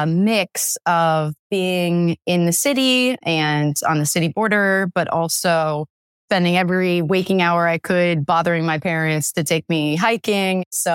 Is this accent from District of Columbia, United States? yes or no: yes; Washington, District of Columbia, United States; So I grew up in the Washington, D.C. area.